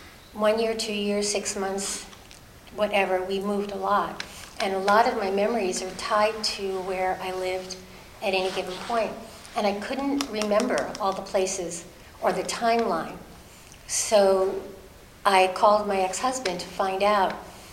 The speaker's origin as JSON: {"language": "English", "town": "New York City", "region": "New York", "country": "United States", "tie": "born or raised there", "said": "I was born in the Bronx. I grew up in the Bronx. I grew up in a neighborhood that was called Hillside, and there were no hills."}